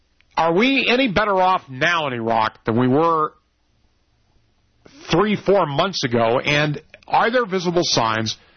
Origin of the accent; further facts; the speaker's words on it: California, United States; Well, I'm from Orange County, so I can identify with being hassled because you're from Southern California.